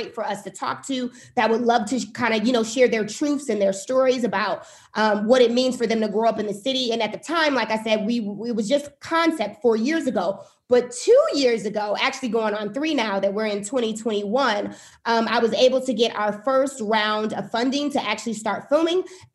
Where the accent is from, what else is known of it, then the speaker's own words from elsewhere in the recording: Milwaukee, Wisconsin, United States; So I am a Milwaukee native where I grew up in Milwaukee.